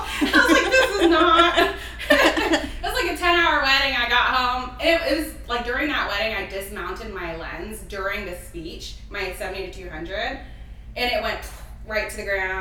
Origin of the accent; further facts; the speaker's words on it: Arkansas, United States; now in Hampton Roads, United States; I'm from Arkansas, from, like, a town of 3,000 people. That was fucking horrible.